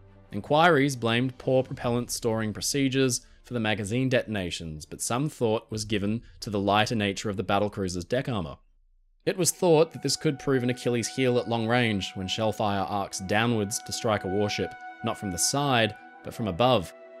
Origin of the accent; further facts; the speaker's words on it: Melbourne, Victoria, Australia; including my hometown of Melbourne, Australia, seen here.